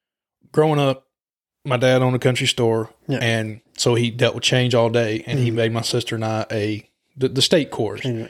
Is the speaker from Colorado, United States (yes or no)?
no; Alabama, United States; Cause I grew up in South Alabama.